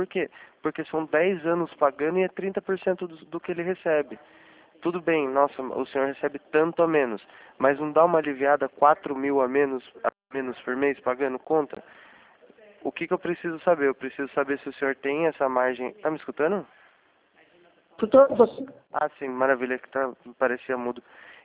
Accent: Sorocaba, São Paulo, Brazil; Eu sou de Sorocaba

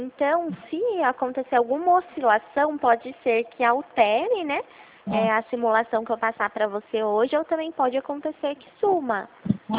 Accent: Itu, São Paulo, Brazil; eu sou da cidade de Itu, mas eu atendo toda a região.

